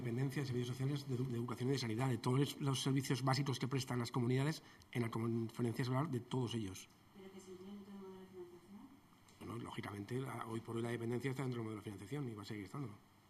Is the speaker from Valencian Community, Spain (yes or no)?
no; Aragon, Spain; mi pueblo también, lógicamente, en la provincia de Teruel